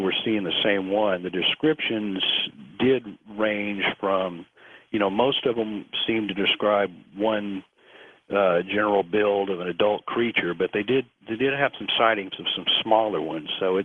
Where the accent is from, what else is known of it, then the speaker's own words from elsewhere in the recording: Fort Worth, Texas, United States; And I grew up in Fort Worth, which is about 3 hours from Falk.